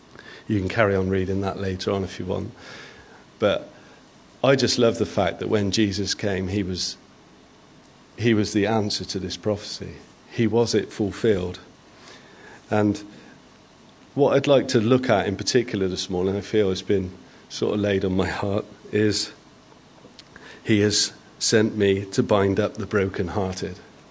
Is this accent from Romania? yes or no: no; United Kingdom; because I'm British.